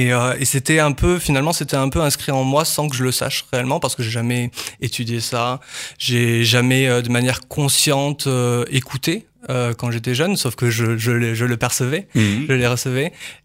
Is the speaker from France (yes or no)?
yes; France; born there; moi je suis né en France, mais mon père est d'origine marocaine et ma mère est franco-libanaise.